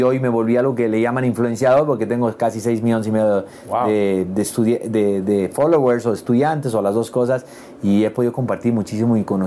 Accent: United States; born there; Nací en Estados Unidos, papás bolivianos, por eso hablo muy bien castellano y amo Latinoamérica y he vivido en muchos países de Latinoamérica

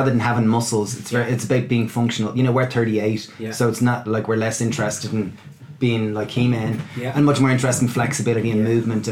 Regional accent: Greystones, Leinster, Ireland; because we grew up in Greystones, we played rugby, we knew a huge amount of people.

